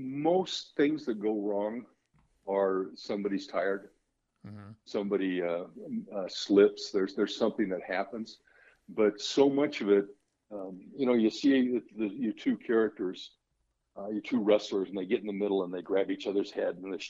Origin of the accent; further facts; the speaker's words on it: Salt Lake City, Utah, United States; well, it's funny because I grew up in Salt Lake City.